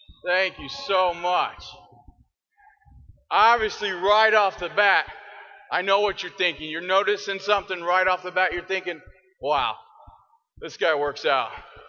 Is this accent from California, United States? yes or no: no; Indiana, United States; I'm from Indiana. I grew up here. I grew up in a small town. I worked in the cornfields. I played basketball like most Hoosier kids.